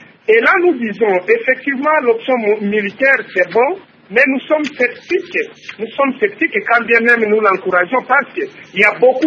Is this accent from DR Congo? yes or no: yes; DR Congo; ici chez nous en République démocratique du Congo.